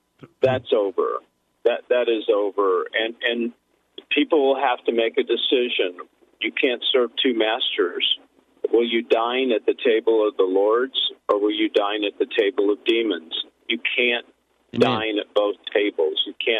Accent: Hollywood, California, United States; Yeah, because I'm from Hollywood. I was there for 30 years

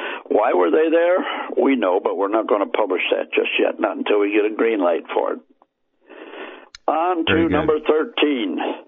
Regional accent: Ireland; I'm Irish. I'll drink to anything.

